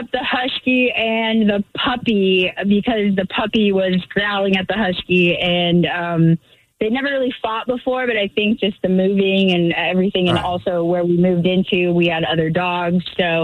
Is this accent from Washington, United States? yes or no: yes; Washington, United States; also born or lived in Boise; So weirdly, I am born and raised in Washington. I was in Boise for 10 years, and I just moved back to Camano Island